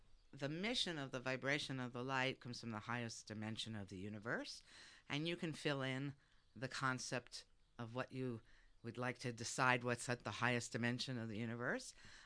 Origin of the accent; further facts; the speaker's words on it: New York City, New York, United States; accent: New York City; also born or lived in Los Angeles; now in Reno, United States; I moved to Reno, and actually, my accent's from New York City, yeah. Brooklyn, the best pizza in the world. Then I went to Los Angeles, and that's how I migrated to Reno.